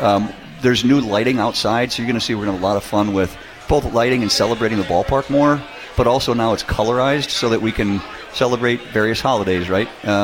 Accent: Boston, Massachusetts, United States; born or raised there

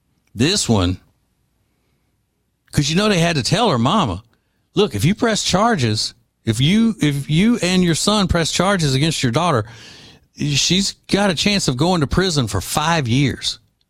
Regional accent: Louisiana, United States; Just like when people find out I'm from Louisiana, they assume New Orleans, and I'll say, I'm not from New Orleans. Hell no, I'm not from New Orleans.

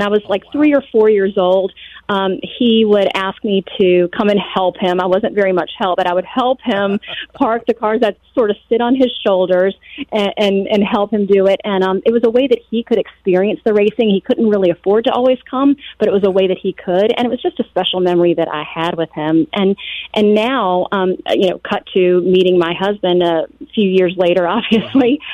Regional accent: Hanover, Virginia, United States; Born and raised here, you know, we're both from Hanover.

